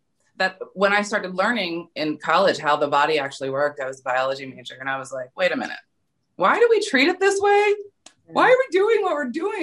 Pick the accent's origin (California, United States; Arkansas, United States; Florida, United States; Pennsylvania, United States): Pennsylvania, United States; Philadelphia; I was actually in North Jersey at the time, because I'm from Philadelphia